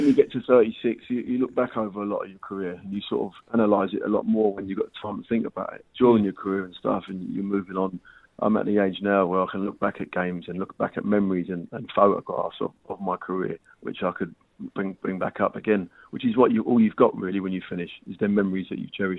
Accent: Highbury, London, United Kingdom; because I grew up in Highbury

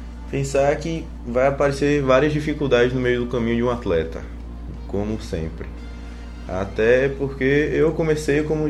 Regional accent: Petrolina, Pernambuco, Brazil; now in Ilhéus, Brazil; Eu sou de Petrolina

